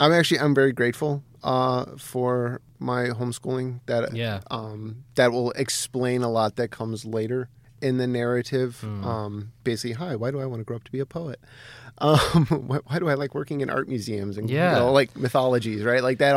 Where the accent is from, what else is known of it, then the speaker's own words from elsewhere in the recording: Algonquin, Illinois, United States; So I'm from the north side, about 50 miles north of downtown, a town called Algonquin. It's where I grew up most of the adolescent years.